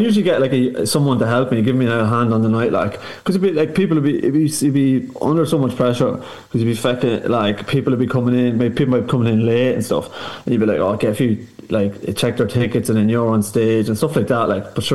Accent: County Cavan, Ireland; now in Dublin, Ireland; I live in North Dublin, I'm from Cavan, like, but I live in near Drumcondra

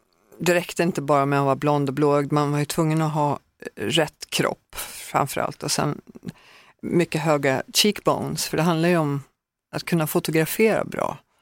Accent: Högsjö, Södermanland, Sweden; also born or lived in Norrköping; Högsjö. Jag är född i Norrköping och mamma och pappa var båda från Norrköping, men pappa flyttade med familjen

